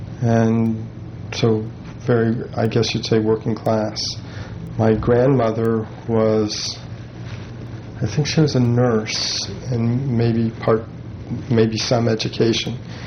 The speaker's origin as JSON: {"language": "English", "town": "Nashville", "region": "Tennessee", "country": "United States", "tie": "born or raised there", "also_born_or_lived": "Cleveland, Ohio", "said": "We moved to Nashville, Tennessee."}